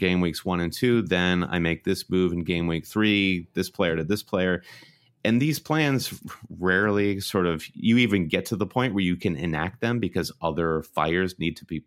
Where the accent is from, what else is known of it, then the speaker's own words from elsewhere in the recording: United States; How does Pulisic look? Because I'm very just emotionally invested as an American there.